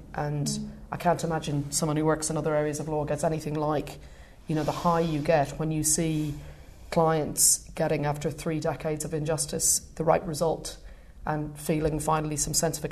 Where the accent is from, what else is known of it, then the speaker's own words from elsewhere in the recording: Dublin, Leinster, Ireland; anyone who knew me growing up in Dublin is probably not particularly surprised that I've gone into something which involves arguing for a living